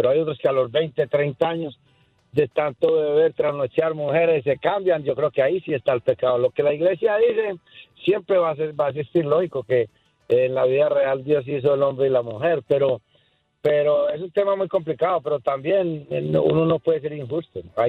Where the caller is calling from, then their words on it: Manhattan, New York, United States; De aquí en Manhattan.